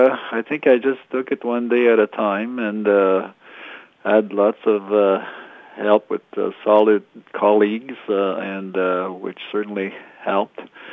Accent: Hawkesbury, Ontario, Canada; also born or lived in Ottawa; I did my schooling in Ontario. I come originally from Hawkesbury, but then my family moved to Ottawa, and then I went to Ottawa University and did my training there.

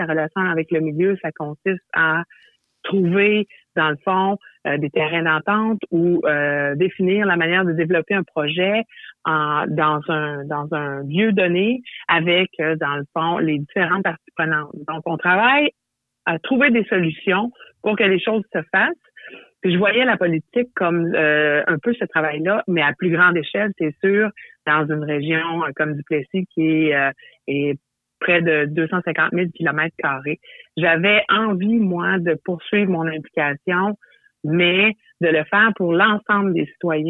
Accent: Sept-Îles, Quebec, Canada; je viens de la communauté de Ouachat, qui est la communauté enclavée dans la ville de Sept-Îles

